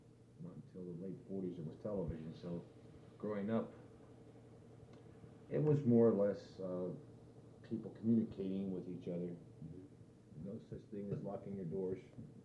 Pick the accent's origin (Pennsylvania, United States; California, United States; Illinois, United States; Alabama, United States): Pennsylvania, United States; Farrell; But growing up in Farrell was, I wouldn't think it would be anything unique other than everybody back in the late 30s, 40s, 50s seemed to be like one big happy family.